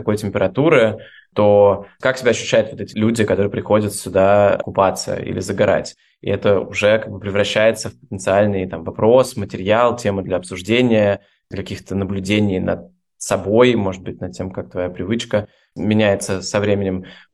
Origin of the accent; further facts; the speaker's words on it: Saint Petersburg, Russia; то, где ты вырос, да, среда, которая окружает тебя ежедневно, ну там, не знаю, в моем случае с детства, как мне нужно прийти в Петропавловскую крепость